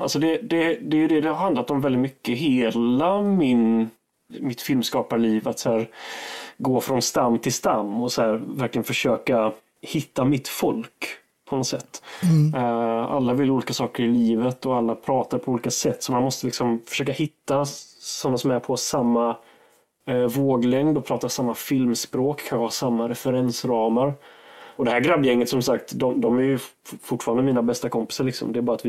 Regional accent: Lejet, Halland County, Sweden; Nere i gamla köpstad Lejet där jag växte upp, en liten fiskeby skulle man kunna säga, söder om Varberg.

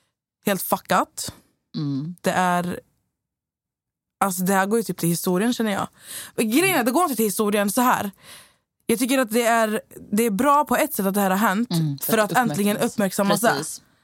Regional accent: Skövde, Västra Götaland County, Sweden; Det var alltså jag är inte från Uddevalla, jag är från en liten Skövde typ.

